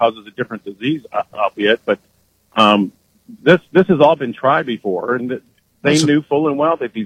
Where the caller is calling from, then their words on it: Afton, United States; from Afton.